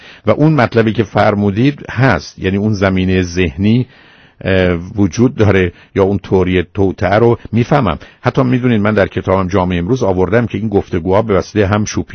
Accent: Iran; born there; کل ماهایی که در امریکا هستیم که تولدمون در ایران بوده

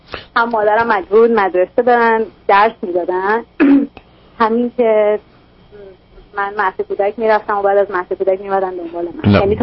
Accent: Iran; moved away as an adult; من یه دختر 23 ساله هستم. یه 6 ماه پیش از ایران ویزا گرفتم، اومدم بیرون.

